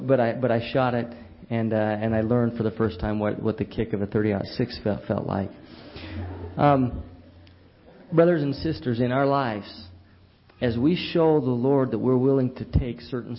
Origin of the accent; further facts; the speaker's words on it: Centerville, Utah, United States; I grew up in Centerville, Utah.